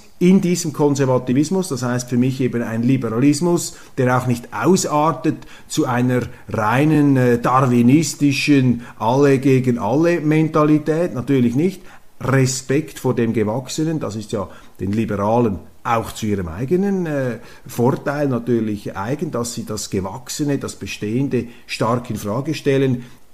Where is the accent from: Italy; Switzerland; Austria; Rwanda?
Switzerland; Auch bei uns in der Schweiz noch etwas abgedämpft, abgemildert, institutionell.